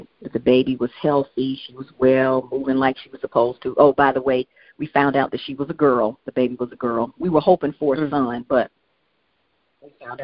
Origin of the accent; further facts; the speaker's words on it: Atlanta, Georgia, United States; also born or lived in Michigan; now in Virginia, United States; I was born in Michigan, raised in Atlanta, where I spent most of my life, actually. I've only been in Virginia 2 years now.